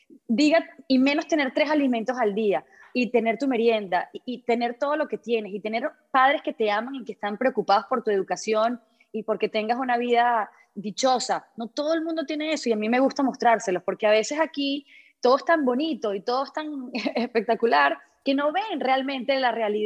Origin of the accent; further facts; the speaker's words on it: Caracas, Capital District, Venezuela; por lo menos en mi caso que yo vivía en Caracas y me crié en Caracas.